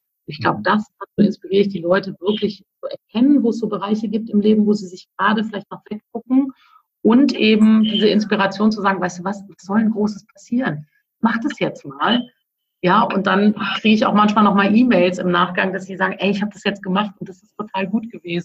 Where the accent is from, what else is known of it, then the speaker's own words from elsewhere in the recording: Cologne, North Rhine-Westphalia, Germany; als Kölnerin